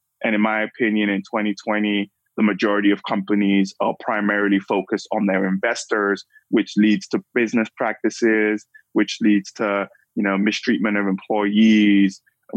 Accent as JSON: {"language": "English", "region": "London", "country": "United Kingdom", "tie": "born or raised there", "said": "I grew up in London, lived there for about 15 years. It's where about 80% of my family lives."}